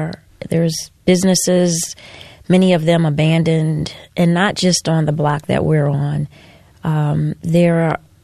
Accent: Detroit, Michigan, United States; I wanted to bring that back to my hometown because it was something that I had never experienced. Coffee shops are now everywhere, and they are very popular, popping up in the city of Detroit.

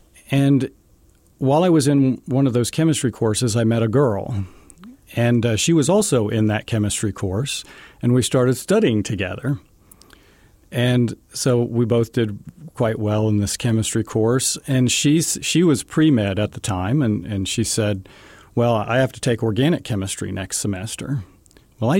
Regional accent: Lawrence, Kansas, United States; I grew up in Lawrence, Kansas, right. And I went to school at Kansas University.

